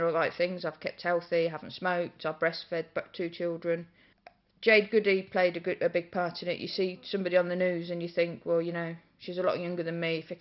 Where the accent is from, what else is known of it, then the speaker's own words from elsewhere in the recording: Rugby, West Midlands, United Kingdom; from Rugby.